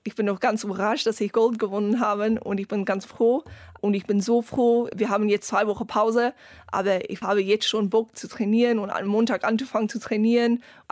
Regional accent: South Africa; German is a second language; weil er weiß, ich komme aus Südafrika und wir haben oft so die wilden Tiere und so.

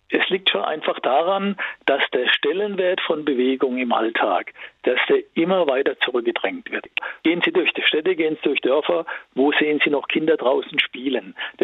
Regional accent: Baden-Württemberg, Germany; da bin ich jetzt auch konkret beteiligt, weil ich komme ja aus Baden-Württemberg.

